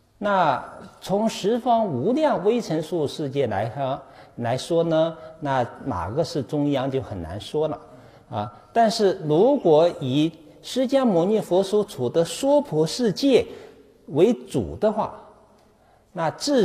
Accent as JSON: {"language": "Chinese", "country": "China", "said": "那鸠摩罗什大师就顺着我们中国人的这个根基啊"}